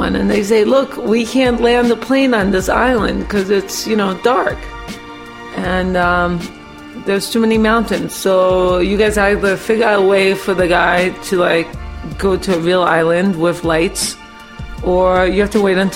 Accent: New York City, New York, United States; I grew up in New York City, I've never heard of a hurricane.

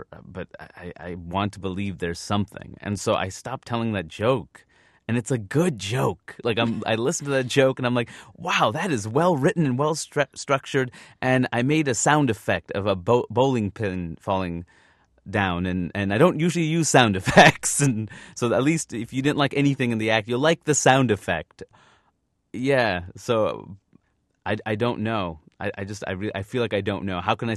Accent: Queens, New York, United States; growing up in Queens, we lived in Jackson Heights, which was Little India.

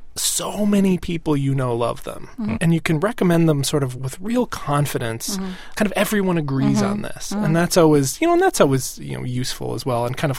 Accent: Madison, Wisconsin, United States; from Madison, Wisconsin, my hometown, I might say.

